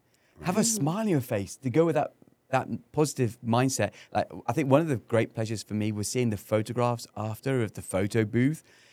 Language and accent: English; England, United Kingdom; I'm not an Aussie. I'm an Englishman.